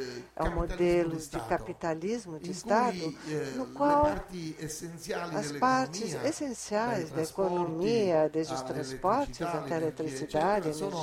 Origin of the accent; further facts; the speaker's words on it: Southern Italy, Italy; now in Brazil; o mais próximo ao Brasil do sul da Itália, de onde eu venho.